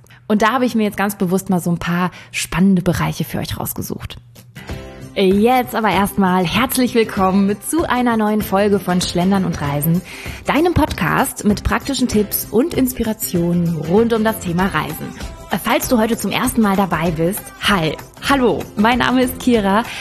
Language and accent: German; Berlin, Germany; wir kommen aus Berlin, also unsere ganze Gruppe, ne?